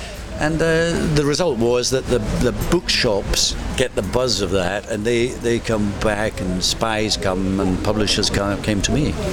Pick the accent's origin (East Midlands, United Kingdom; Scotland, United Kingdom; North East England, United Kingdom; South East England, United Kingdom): Scotland, United Kingdom; Glasgow; that is with the reality of growing up in Glasgow in the 1950s.